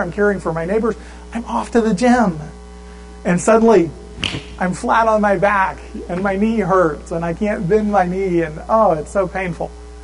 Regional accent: the South, United States; moved away; I grew up in the South, and so I wasn't used to snow.

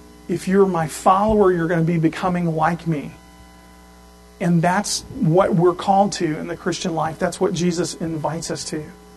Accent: Louisiana, United States; Now, where I grew up in South Louisiana, there are actually people today named Polycarp.

